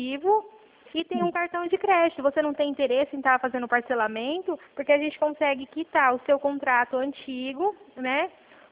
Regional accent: Presidente Prudente, São Paulo, Brazil; Eu sou aqui da região de Presidente Prudente.

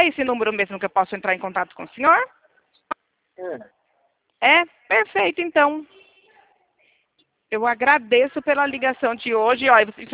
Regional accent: Itatiba, São Paulo, Brazil; Eu sou de Itatiba, interior de São Paulo.

